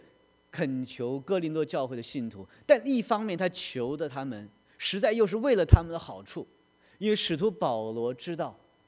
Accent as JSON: {"language": "Chinese", "country": "China", "said": "你看我们中国人多聪明，你不管什么考试，中国人去考总是能够考他个第一"}